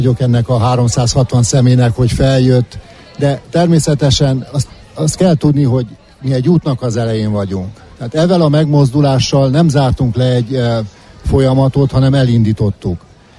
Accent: Târgu Mureș, Mureș County, Romania; büszke vagyok arra, hogy marosvásárhelyi vagyok

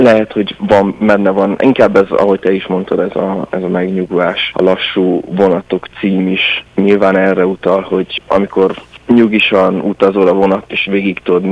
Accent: Transylvania, Romania; erdélyi fiatalság lelkületét próbáltuk belerakni. Ezt kiindulva abból, hogy milyenek a barátaink, ugye itt nőttünk fel, a gyerekkorunkat itt töltöttük

